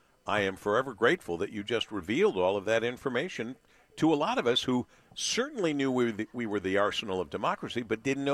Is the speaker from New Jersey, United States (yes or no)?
no; Monroe, Michigan, United States; All my life, being born and raised in Monroe, and I only left for a short while because I couldn't find a full-time job in radio here